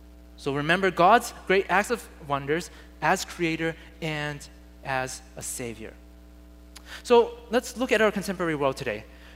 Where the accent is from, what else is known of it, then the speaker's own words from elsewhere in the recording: Boston, Massachusetts, United States; I'm originally from Boston, and in my home church that I grew up